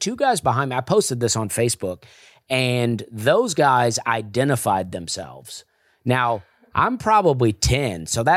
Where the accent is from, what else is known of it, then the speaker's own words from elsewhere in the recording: Alabama, United States; Well, I grew up in Alabama, but it seemed like we were going...